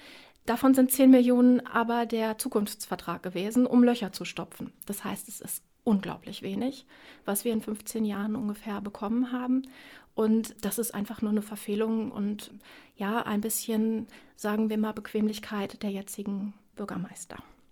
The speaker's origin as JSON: {"language": "German", "town": "Bad Lauterberg", "region": "Lower Saxony", "country": "Germany", "tie": "born or raised there", "also_born_or_lived": "Northeim / Barbis", "said": "ich bin in Lauterberg geboren, ich bin in Northeim geboren und am ersten Tag nach Osterhagen gekommen und habe dann in Barbis gewohnt und dann in Lauterberg. Das heißt, ich kenne zwei der drei Orte als meinen Lebensmittelpunkt."}